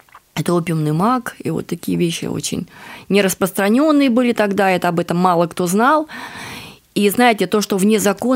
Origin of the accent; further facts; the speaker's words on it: Moscow, Russia; Я москвичка, родилась, выросла в Москве, закончила спецшколу английского языка в Москве.